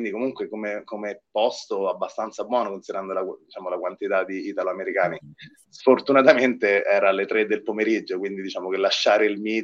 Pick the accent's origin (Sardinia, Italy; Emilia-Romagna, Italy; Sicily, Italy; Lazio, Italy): Lazio, Italy; accent: Roman; now in United States; Da fuori grotta, da fuori San Francisco, quella zona, tra l'altro il mio accento è abbastanza romano